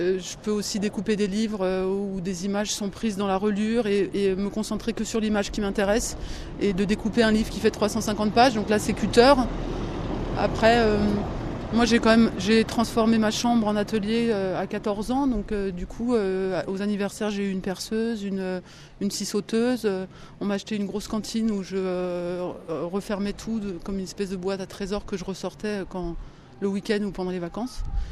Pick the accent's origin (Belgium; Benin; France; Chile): France; Paris, Île-de-France; now in Sète, France; Et avant je venais de Paris. Et donc voilà, je me suis installée à Sète